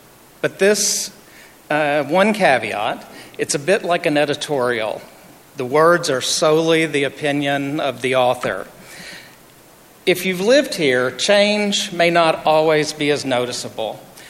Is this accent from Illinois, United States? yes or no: no; Cadiz, Ohio, United States; So growing up in Cadiz, I certainly didn't appreciate the beauty of small-town life.